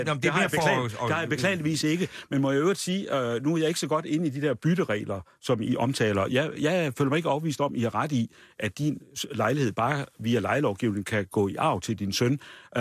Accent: Jutland, Denmark; Nu er jeg jo jyde, så jeg overdriver jo ikke.

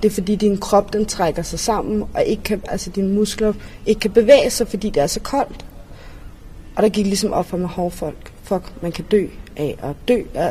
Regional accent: Copenhagen, Capital Region of Denmark, Denmark; Jeg er 21 år. Jeg kommer her fra København, Indre By.

